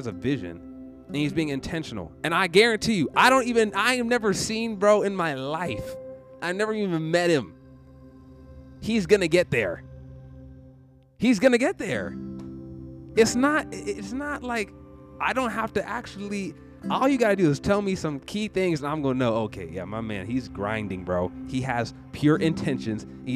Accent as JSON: {"language": "English", "region": "Washington", "country": "United States", "said": "I ran away from here. I didn't ever want to say I was from Washington."}